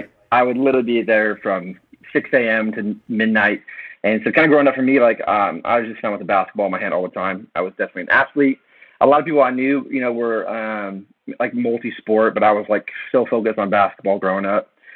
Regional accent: Oregon City, Oregon, United States; also born or lived in Portland; But yeah, grew up in Portland, Oregon, and a little town called Oregon City.

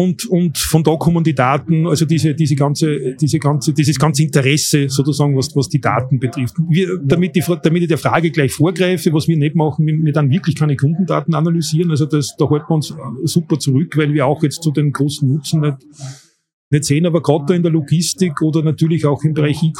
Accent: Bad Ischl, Upper Austria, Austria; Ja, ich komme aus Bad Ischl, also bin Oberösterreicher und wohne noch immer dort

